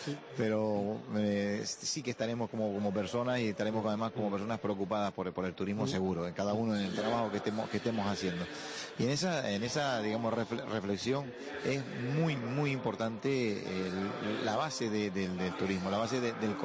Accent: Canary Islands, Spain; como Canarios

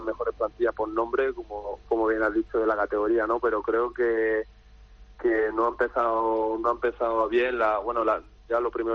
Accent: Málaga, Andalusia, Spain; Soy malagueño y llevo el sentimiento por dentro.

